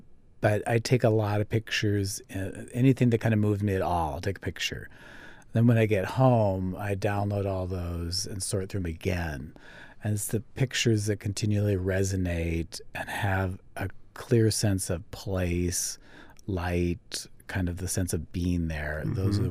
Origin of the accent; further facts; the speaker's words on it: Iowa, United States; When I first moved up here, I grew up in Iowa, so there's like no mountains.